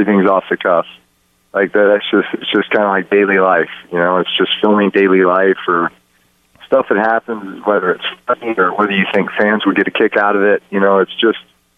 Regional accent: Texas, United States; I grew up in Texas. We didn't have Jimmy John's at the time there.

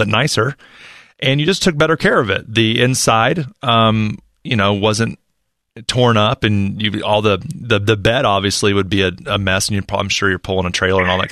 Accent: Charlotte, North Carolina, United States; And first on the line from my hometown, from Charlotte, North Carolina, this is Patrick.

